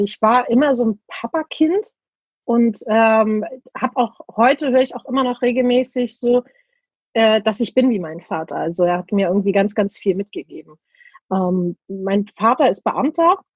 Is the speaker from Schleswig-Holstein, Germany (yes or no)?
yes; Laboe, Schleswig-Holstein, Germany; Ich bin genau da aufgewachsen, wo ich jetzt auch noch bin. Also ich habe mich hier auch nicht wirklich aus dem Umkreis wegbewegt. Bin ein gebürtiges Nordlicht, ein sehr glückliches Nordlicht. Und meine Eltern, wir haben immer in Laboe gewohnt.